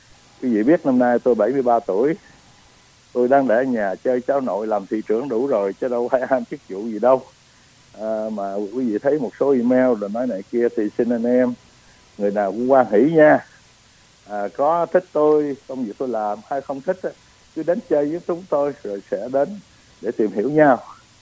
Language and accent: Vietnamese; Southern Vietnam, Vietnam; tôi nhất là tôi là dân Nam Kỳ đó vậy Tấn.